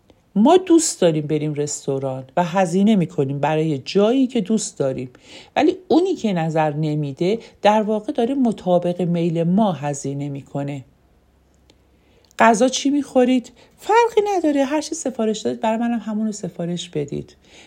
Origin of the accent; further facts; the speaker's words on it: Isfahan, Iran; یه سفر میتونه برای ما که اصفهانیم 4 دکان باشه